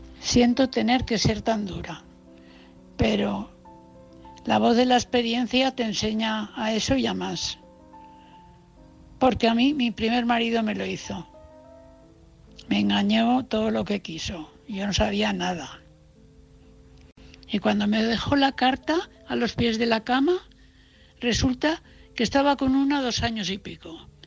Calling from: Valencia, Valencian Community, Spain; de Valencia.

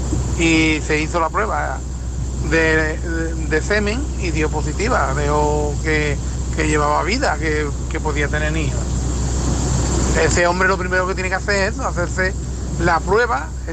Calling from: Seville, Andalusia, Spain; aquí de Sevilla. El camionero en ruta.

